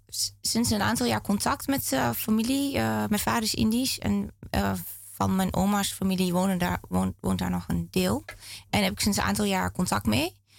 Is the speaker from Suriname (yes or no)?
no; Almelo, Overijssel, Netherlands; En dat mijn accent was denk ik toen zeker nog een stuk sterker. Dat Romy zei, kom jij uit Twente? En zei ik, ja, kom uit Almelo.